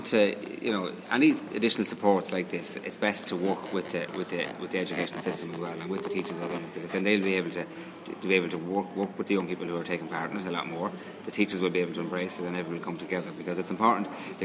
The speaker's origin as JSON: {"language": "English", "region": "County Meath", "country": "Ireland", "said": "I'm from County Meath. Good football and country down there. You know, you Hurling boys, you know. But I live from just outside kind of country, outside Navan town, centre of Meath."}